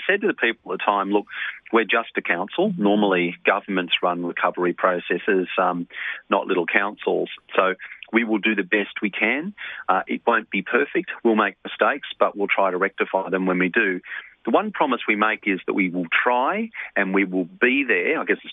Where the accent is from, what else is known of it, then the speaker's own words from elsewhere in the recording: New South Wales, Australia; They're not likely to say Sydney or New South Wales. I say to you, I come from the Blue Mountains.